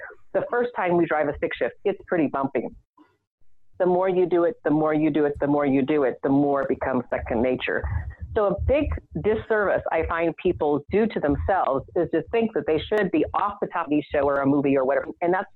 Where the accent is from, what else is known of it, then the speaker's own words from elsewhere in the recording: Indiana, United States; now in Boston, United States; So you're from the Midwest. I grew up in Indiana. Most people out here in Boston, where I live now, do not believe I test as an introvert.